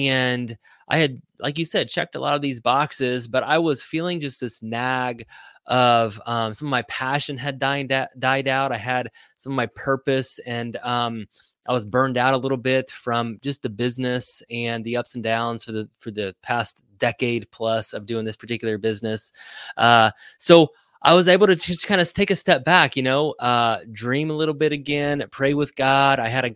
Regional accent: Indiana, United States; And so I grew up here in Indiana. My parents were both teachers.

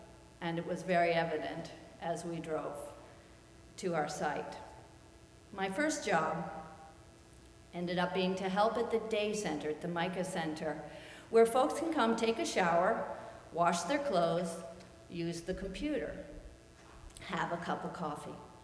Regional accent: Illinois, United States; I'm from Illinois, so palm trees still strike me as something alien.

